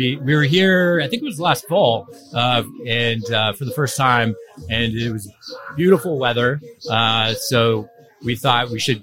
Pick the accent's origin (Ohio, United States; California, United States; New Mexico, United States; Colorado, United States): California, United States; now in Los Angeles, United States; but I'm from Northern California.